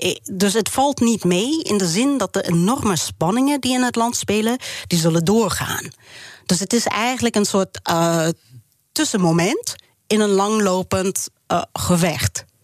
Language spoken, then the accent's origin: Dutch; New Mexico, United States; Dutch is a second language; Nee, ik kom uit New Mexico.